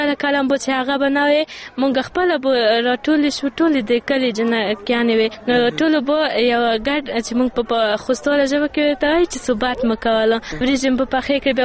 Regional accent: Khost, Afghanistan; moved away; زه ډېر وخت د خوست نه راغلی یم، اوه کاله کې چې د خوست نه یم لاړه.

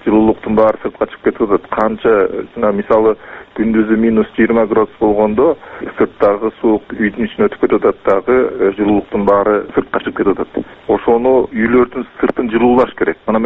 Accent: Bishkek, Kyrgyzstan; Мен Бишкектен болом.

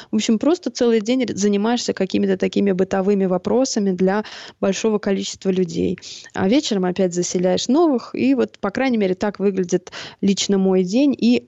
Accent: Moscow, Russia; now in Budapest, Hungary

